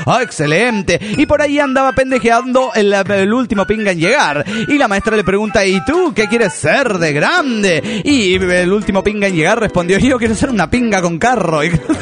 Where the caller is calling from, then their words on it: Cochabamba, Bolivia; Soy mono virtual de Cochabamba, Bolivia.